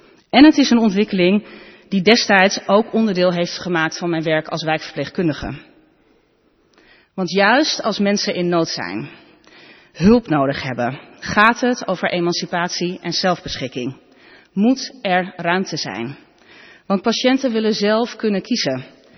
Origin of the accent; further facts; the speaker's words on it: Groningen, Netherlands; ik kom uit Groningen. Ik ben oud-verpleegkundige, gelovig grootgebracht, moeder van twee kinderen